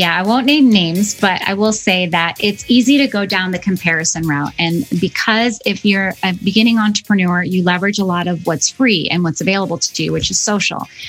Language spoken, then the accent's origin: English; Chicago, Illinois, United States; And we're both from Chicago and we know it's like, it's a hustler kind of mentality in the agency world.